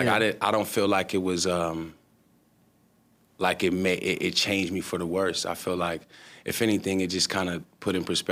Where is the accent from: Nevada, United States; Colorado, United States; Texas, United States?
Nevada, United States; Las Vegas; also born or lived in Seattle; Well, okay, so I was born in Seattle. But I was raised in Vegas, so elementary up.